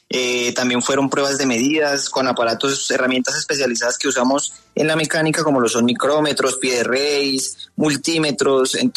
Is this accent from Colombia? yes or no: yes; Colombia; uno como colombiano soñaría demasiado con una moto de esas